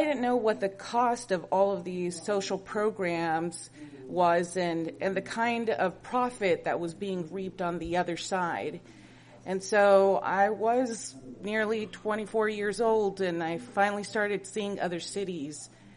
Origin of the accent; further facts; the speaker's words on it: Houston, Texas, United States; they, them. I grew up in Houston, and growing up, I didn't see oil and gas and petrochemical necessarily as an enemy.